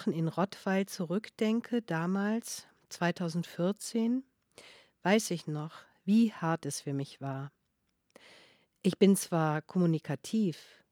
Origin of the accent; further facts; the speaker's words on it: Belarus; moved away as an adult; Seit 2020 hat sich die Lage in meiner Heimat dramatisch verschlechtert. Jetzt könnte ich nicht mehr nach Belarus einreisen.